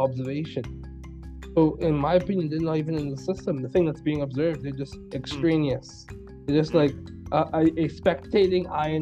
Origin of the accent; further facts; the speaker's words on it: Bahamas; I'm from the Bahamas, so we say things a little differently.